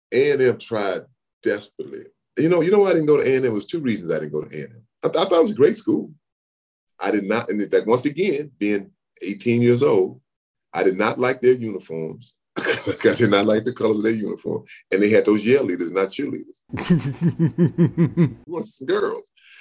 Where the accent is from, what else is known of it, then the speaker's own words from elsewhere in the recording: Texas, United States; Well, you know, growing up in Texas, you know, I've seen it my whole life, you know, even in Dallas, sometimes you see it.